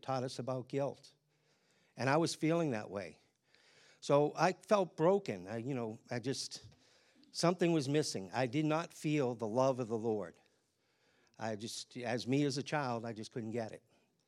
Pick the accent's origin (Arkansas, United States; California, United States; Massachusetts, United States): Massachusetts, United States; Boston; born there; In 1955, I was born in Boston to the father of a first-generation American-Italian.